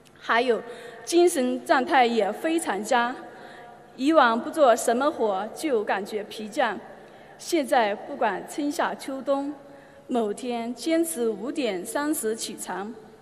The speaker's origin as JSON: {"language": "Chinese", "region": "Jiangsu", "country": "China", "said": "我是来自江苏的同修，在2011年年尾离的婚"}